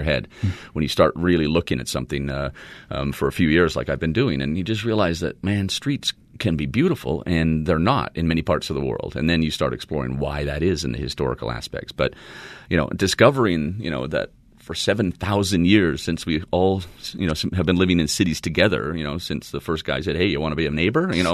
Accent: Alberta, Canada; growing up in Alberta, in Canada, you know, in a big stupid North American city with a donut center, which is deserted at night, and living in it was a pretty cool suburb, but it was a typical American suburb, North American suburb.

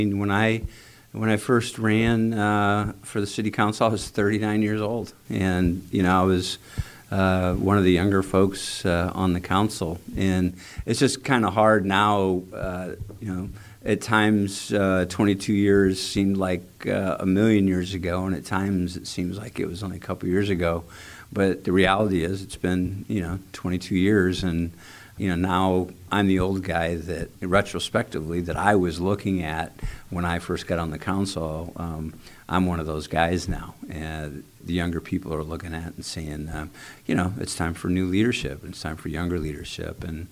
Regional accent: Peoria, Illinois, United States; I mean, I've been born and raised in Peoria, and I have no plans to leave. I love this community.

